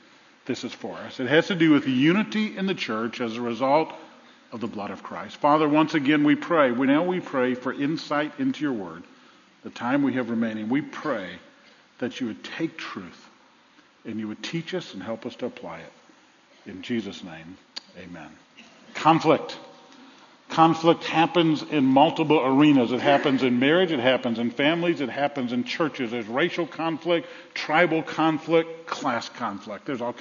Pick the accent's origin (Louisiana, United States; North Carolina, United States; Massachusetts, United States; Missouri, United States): Louisiana, United States; New Orleans; As you know, I grew up in New Orleans and I grew up in the 60s, finished high school in 72.